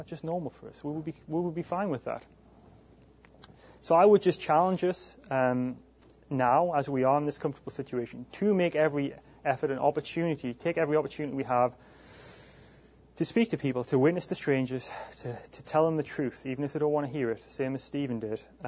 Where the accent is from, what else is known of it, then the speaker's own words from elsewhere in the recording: England, United Kingdom; You know, my home country in England